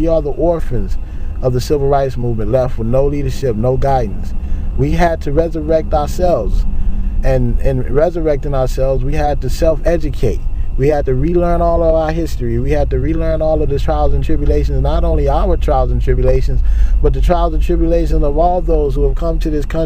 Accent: Los Angeles, California, United States; I grew up in Watts. I'm 32 years of age.

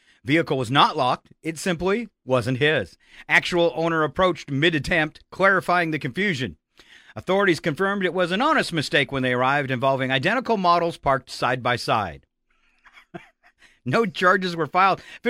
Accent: North Dakota, United States; because, you know, we grew up in North Dakota, small town for those who don't know.

